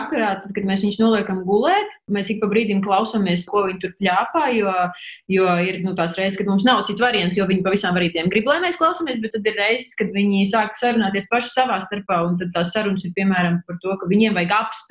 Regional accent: Salaspils, Salaspils Municipality, Latvia; moved away as an adult; also born or lived in Riga; now in Liepāja, Latvia; Es esmu Salaspils, Saļīgs rajons, tā saucamais. Dzīvoju Salaspilī līdz 20 gadu vecumam, tad kaut kāds gadus 5-6 nodzīvoju Rīgā un tad pārcēlos uz Liepāju.

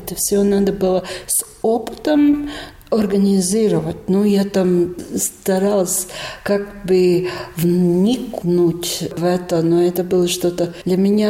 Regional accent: Courland, Latvia; Но я курляндка. Моя мама курлянка, моя бабушка вообще родилась курлянкой.

